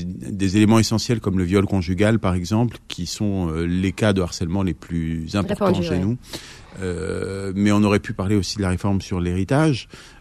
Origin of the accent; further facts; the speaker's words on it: Sarcelles, Île-de-France, France; now in Casablanca, Morocco; mon enfance à Sarcelles, et pour les autres, de gens, d'hommes, de femmes que j'ai aimés, que j'aime encore, qui m'inspirent depuis 20 ans que j'habite à Casablanca.